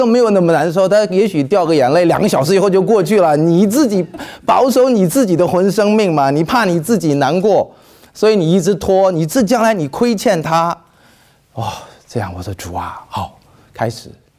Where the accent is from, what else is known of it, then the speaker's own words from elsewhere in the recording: China; now in Texas, United States; 反正我们中国人有的时候会太害怕小孩